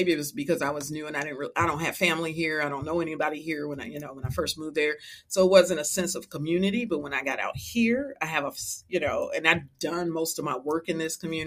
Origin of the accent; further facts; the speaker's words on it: Illinois, United States; now in Memphis, United States; I would say implants to the Memphis community. I actually grew up in Illinois. So